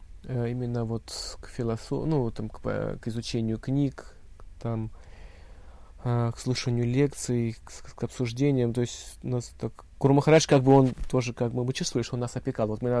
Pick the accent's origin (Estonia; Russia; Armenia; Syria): Armenia; Yerevan; Он был из Баку. А я был из Еревана.